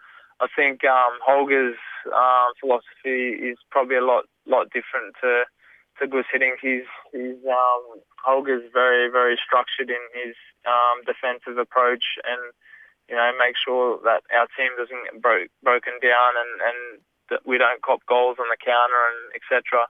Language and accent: English; Cairns, Queensland, Australia; growing up in Cairns, you have those icons and idols.